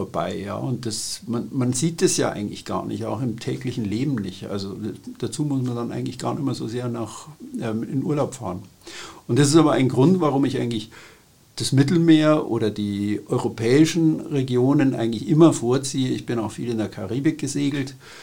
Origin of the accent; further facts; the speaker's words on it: Bavaria, Germany; born there; ich bin geboren in Bayern, in Südbayern